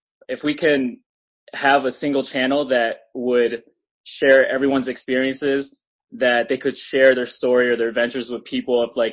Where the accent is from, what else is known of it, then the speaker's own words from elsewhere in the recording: Michigan, United States; I'm originally from Michigan.